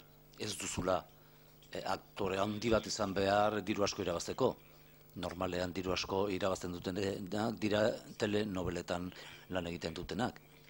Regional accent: Córdoba, Argentina; Kordobatik nator, Argentinatik.

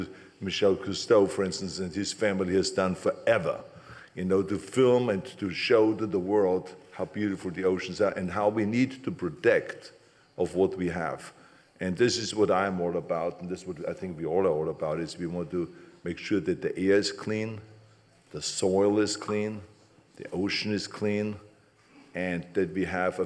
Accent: Austria; I grew up in Austria.

